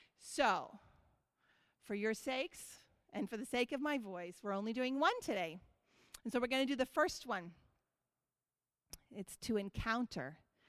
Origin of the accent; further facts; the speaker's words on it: New England, United States; And you know what? I grew up in New England. It makes no sense.